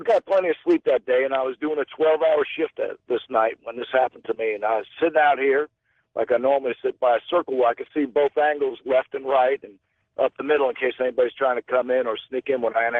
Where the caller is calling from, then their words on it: Cape Coral, Florida, United States; Cape Coral, Florida, excuse me.